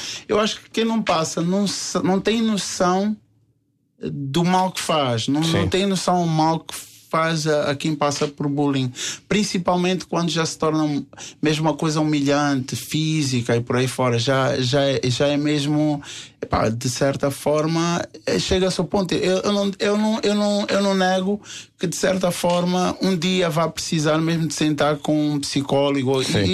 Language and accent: Portuguese; Angola; não esquecer de onde tu vieste, não digo só de Angola